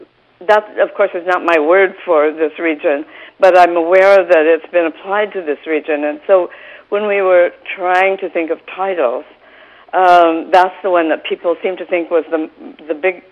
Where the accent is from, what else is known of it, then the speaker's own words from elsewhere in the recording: Midwest, United States; And we sometimes talk about certain sturdy qualities of our characters that we think we get from growing up in the Midwest.